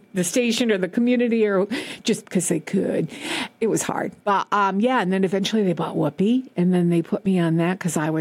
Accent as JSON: {"language": "English", "town": "Shaftsbury", "region": "Vermont", "country": "United States", "said": "I'm from Shaftesbury, Vermont, just north of Bennington. So it was an hour, and it was closer to my family."}